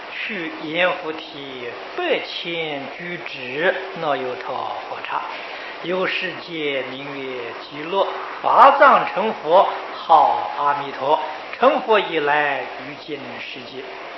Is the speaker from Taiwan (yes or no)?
no; China; 这个数字啊，就是我们中国人讲的10万亿。